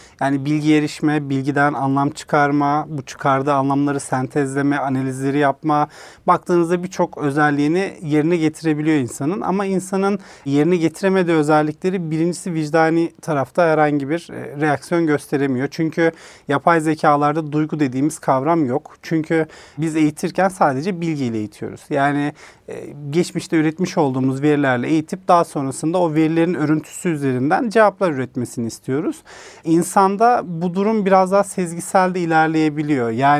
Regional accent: Kırşehir, Turkey; Ben Kırşehirliyim. Kırşehir'den çıkıp sonrasında

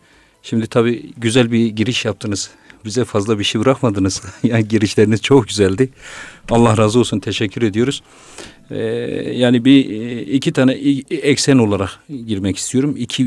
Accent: Patnos, Ağrı Province, Turkey; Ben Ağrı Patmosluyum

